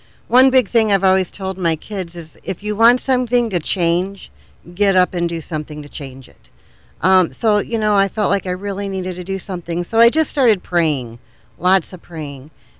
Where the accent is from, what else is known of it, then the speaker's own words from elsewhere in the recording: Ohio, United States; now in Orlando, United States; I'm from Ohio.